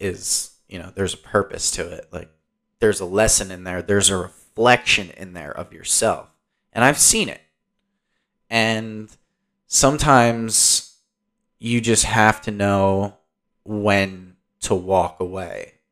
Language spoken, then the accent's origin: English; New Jersey, United States; I'm like, yeah, actually, I'm originally from New Jersey.